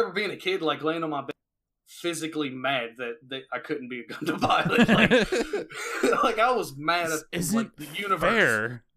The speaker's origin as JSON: {"language": "English", "region": "Southern United States", "country": "United States", "said": "I didn't want to lose any credibility as a Southerner, you know."}